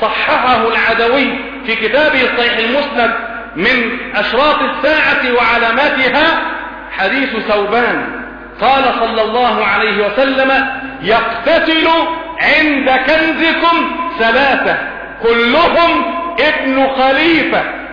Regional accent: Egypt; فين كرامتنا اللي استعترت كمصريين في اخر لقطات

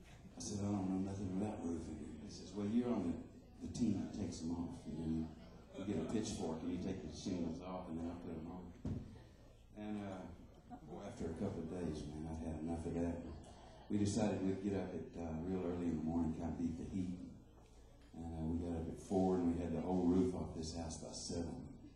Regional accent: Lubbock, Texas, United States; I thought about years ago when I was growing up in Lubbock, Texas

